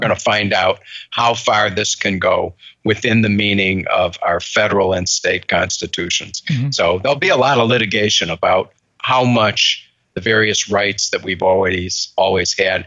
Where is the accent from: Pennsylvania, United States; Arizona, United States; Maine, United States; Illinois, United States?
Illinois, United States; Chicago; my hometown of Chicago.